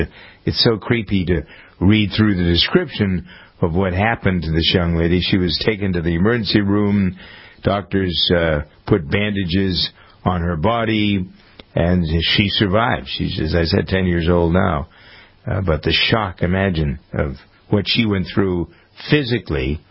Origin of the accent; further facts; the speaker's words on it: Framingham, Massachusetts, United States; my hometown of Framingham, Massachusetts